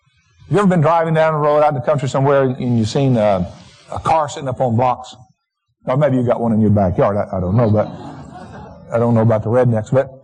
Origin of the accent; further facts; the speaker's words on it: the South, United States; You know, I grew up in the South and, you know, peach orchards and orange groves and stuff like that.